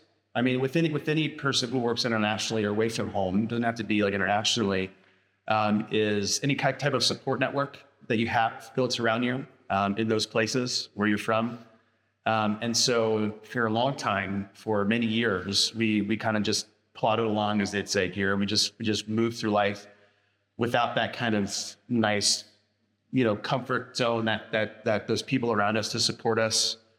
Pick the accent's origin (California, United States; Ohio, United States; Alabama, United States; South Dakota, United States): Alabama, United States; South in Alabama. There are some indeed cultural differences there than here. One of those being, we grew up in the Bible Belt.